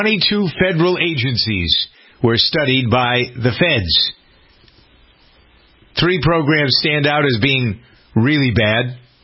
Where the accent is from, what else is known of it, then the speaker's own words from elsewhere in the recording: New England, United States; I would tell you as a kid, I never expected growing up in New England to see a tornado.